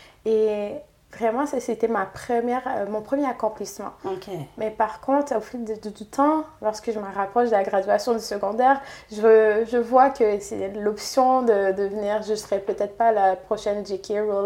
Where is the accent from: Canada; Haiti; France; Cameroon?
Haiti; Vraiment, quand j'étais jeune en Haïti